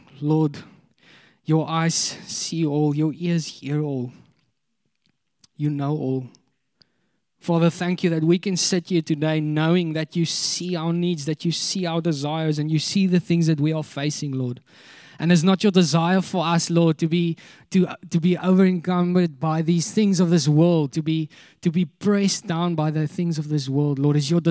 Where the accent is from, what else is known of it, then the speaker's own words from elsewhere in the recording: Hermanus, Western Cape, South Africa; So we're from Hermanus. We've been in Shofar Hermanus for about almost 7 years now